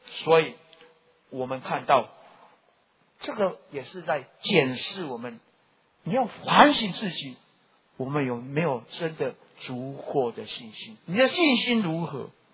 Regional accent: Taiwan

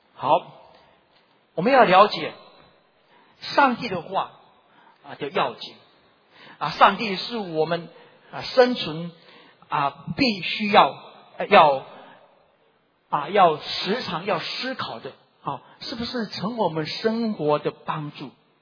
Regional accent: Taiwan

